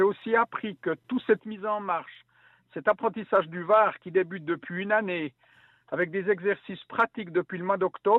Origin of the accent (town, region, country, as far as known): Switzerland